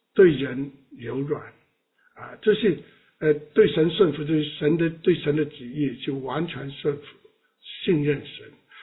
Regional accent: Guangdong, China; accent: Cantonese; 我们广东话就拉人

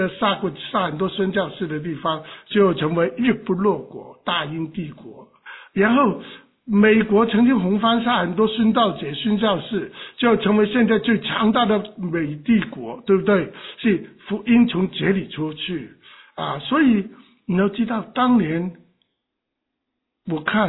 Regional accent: Hong Kong; 我当时是香港，我说不服气，为什么是上海不是香港？我是香港人嘛

